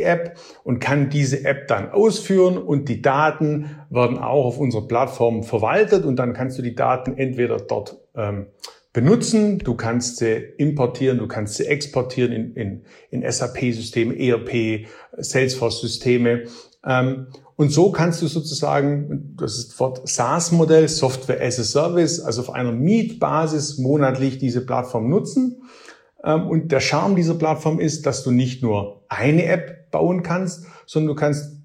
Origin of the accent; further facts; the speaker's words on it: Baden-Württemberg, Germany; accent: Swabian; ich bin 46 Jahre, man hört es ein bisschen, ich bin Schwabe durch und durch, also so schaffe Häuslebauer, bin und wohne in Ravensburg